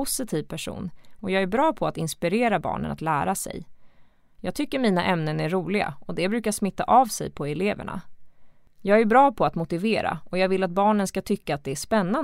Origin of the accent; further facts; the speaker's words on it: Falun, Dalarna County, Sweden; moved away as an adult; now in Gothenburg, Sweden; Jag kommer ursprungligen från Falun, men flyttade hit till Göteborg när jag började min utbildning till lärare för 5 år sedan.